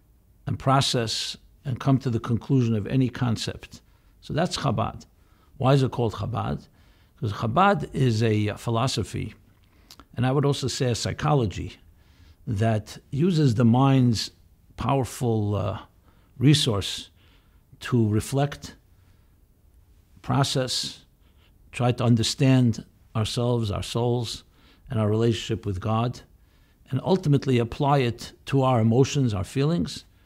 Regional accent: New York City, New York, United States; I'm born and bred in Crown Heights, USA.

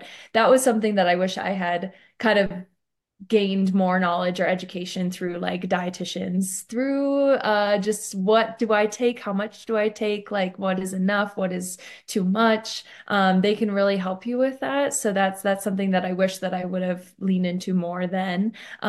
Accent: Midwest, United States; I really attest that to well, one, growing up in the Midwest, dairy was a huge one, getting in that calcium.

